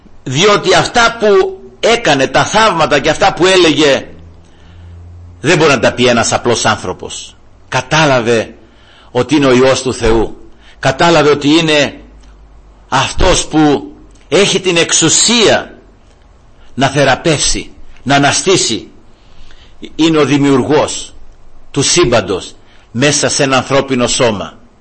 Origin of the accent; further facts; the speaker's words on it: Greece; δεν είμαστε Ισραηλίτες. Είμαστε Έλληνες.